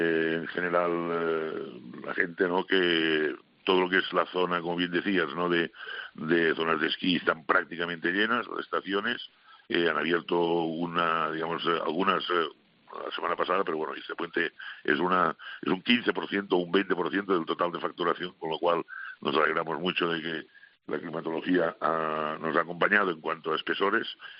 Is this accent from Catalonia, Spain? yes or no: yes; Catalonia, Spain; now in Madrid, Spain; yo soy catalán, aunque resido en Madrid